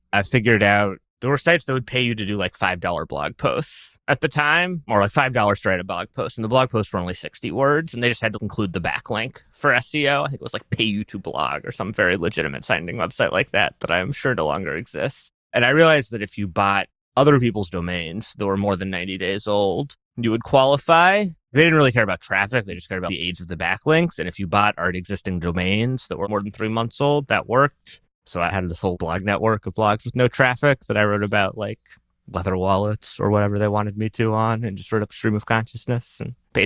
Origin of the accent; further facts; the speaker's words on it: Houston, Texas, United States; Yeah, I grew up in Houston.